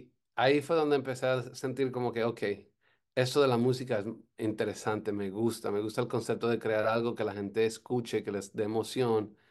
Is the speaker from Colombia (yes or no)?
yes; Colombia; now in Miami, United States; cuando llegué a Miami, siendo un chico colombiano sin hablar inglés, la única forma que sabía para comunicarme